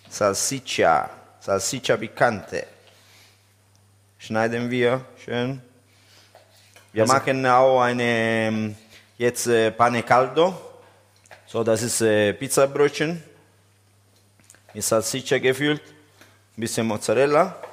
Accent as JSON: {"language": "German", "town": "Ragusa", "region": "Sicily", "country": "Italy", "second_language": "German", "moved": "yes", "lives_now": "Dresden, Germany", "said": "Ich lebe seit 96. Ich komme aus Sizilien, Ragusa."}